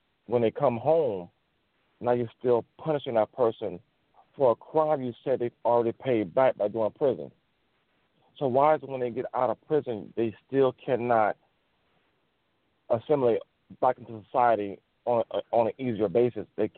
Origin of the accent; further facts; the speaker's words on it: Tampa, Florida, United States; Okay, like I said, I'm born and raised in Tampa, Florida, went to Hillsborough High School.